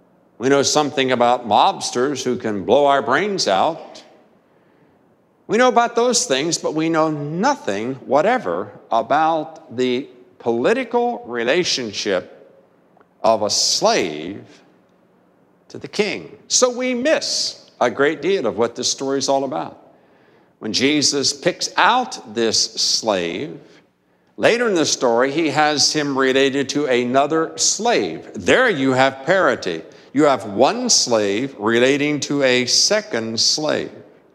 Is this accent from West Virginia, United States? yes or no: yes; Martinsburg, West Virginia, United States; Growing up in Martinsburg, West Virginia, I had the opportunity to fish a time or two in a large, you wouldn't even call it a lake here, you'd call it a pond